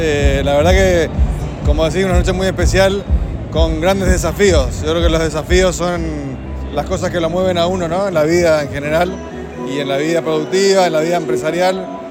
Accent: Corrientes, Argentina; accent: Corrientes; also born or lived in Córdoba; yo originalmente soy cordobés, pero criado en Corrientes, y sí, voy y vengo, así que por supuesto que alguna tonada correntina se me desliza.

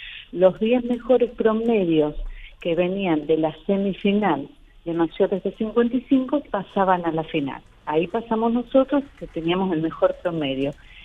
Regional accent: Argentina; es una vergüenza que nosotros como argentinos no sepamos ni tango ni folclore

